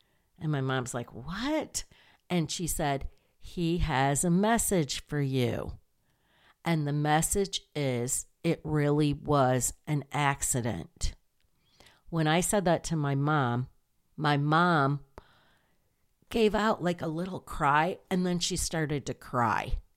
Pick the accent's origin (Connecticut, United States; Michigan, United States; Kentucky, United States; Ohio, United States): Michigan, United States; I lived in Michigan. I grew up in Michigan, and I'm in Maine